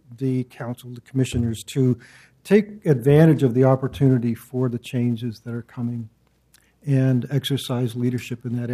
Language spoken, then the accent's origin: English; Portland, Oregon, United States; I grew up here in Portland, and my family was one of the first among the first Mexican families to settle here in Portland during the Second World War, actually.